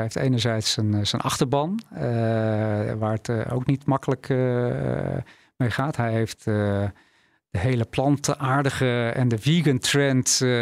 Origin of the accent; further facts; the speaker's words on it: South Holland, Netherlands; Ik kom uit de buurt van Rotterdam.